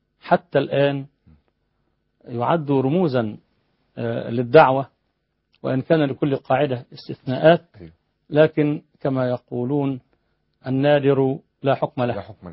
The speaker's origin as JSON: {"language": "Arabic", "country": "Egypt", "said": "قلت لا أنا من مصر."}